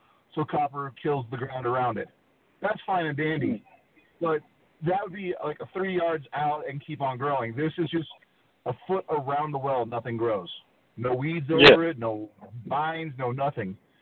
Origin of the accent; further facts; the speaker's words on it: California, United States; back in my home state in California, there's an area called the Devil's Pit.